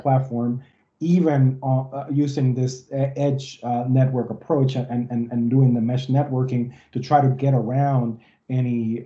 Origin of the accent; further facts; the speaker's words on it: Puerto Rico; I'm from Puerto Rico, and in Puerto Rico, we had a hurricane.